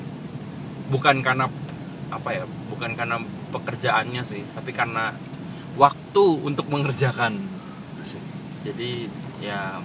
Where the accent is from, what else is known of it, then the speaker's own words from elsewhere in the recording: Tangerang, Banten, Indonesia; Iya gue asli Tangerang.